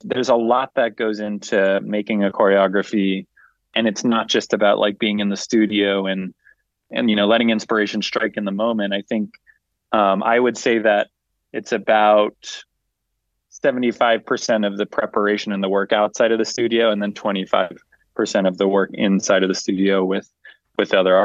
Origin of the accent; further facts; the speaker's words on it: San Diego, California, United States; now in New York City, United States; I'm from San Diego, California, so it's was a beautiful place to grow up, but quite different from New York City.